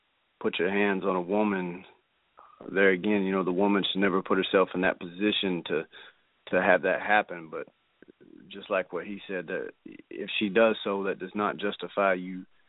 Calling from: Arkansas, United States; calling from Arkansa

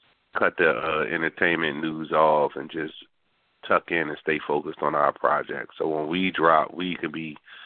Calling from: Virginia, United States; We're calling out of the DMV, Washington Metropolitan Area, VA, 2 up, 2 down.

